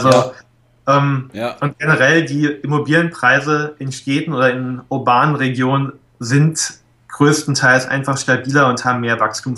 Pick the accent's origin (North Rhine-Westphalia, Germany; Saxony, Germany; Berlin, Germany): Berlin, Germany; wir sind jetzt beide in Berlin groß geworden.